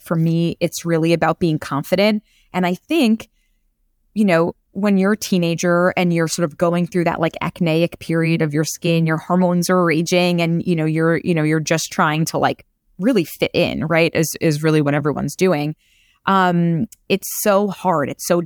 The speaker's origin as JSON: {"language": "English", "town": "Queens", "region": "New York", "country": "United States", "said": "I'm from Queens. There's, you know, no one's spending $1,200 on their products."}